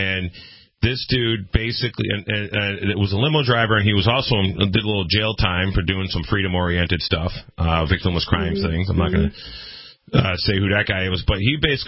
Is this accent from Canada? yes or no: no; Palmer, Massachusetts, United States; yeah, so I grew up in Palmer, Massachusetts, and right bordering town is Warren, Mass.